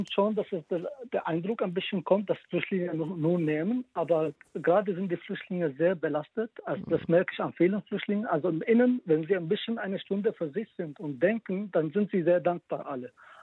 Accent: Syria; German is a second language; now in Germany; Vor 11 Jahren, als ich nach Deutschland gekommen bin, fragte mich meine Chefin in der Gastronomie, wo ich herkomme. Ich sagte aus Syrien

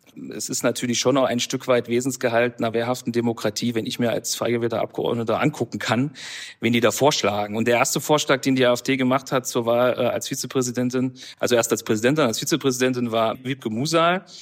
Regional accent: Weimar, Thuringia, Germany; darf da meine Heimat in Weimar vertreten.

